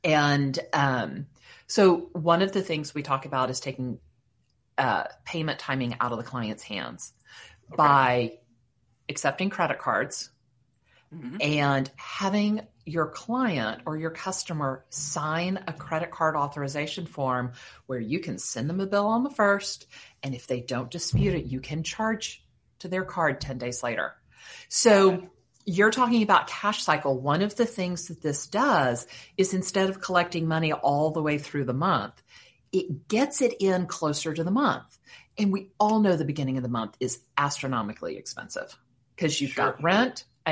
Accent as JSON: {"language": "English", "town": "Fort Worth", "region": "Texas", "country": "United States", "tie": "born or raised there", "also_born_or_lived": "Virginia", "said": "So I grew up in Fort Worth, Texas, which is where I am. I'm fifth generation, sixth generation Fort Worth. Like basically we've been here since the Civil War."}